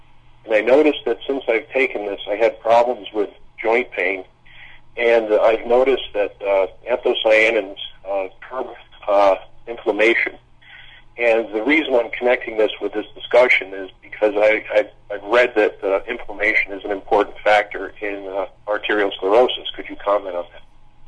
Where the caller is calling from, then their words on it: New York, United States; from New York